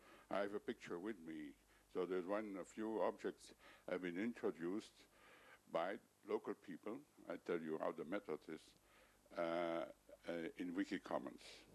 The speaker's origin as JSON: {"language": "English", "country": "Belgium", "said": "from Belgium."}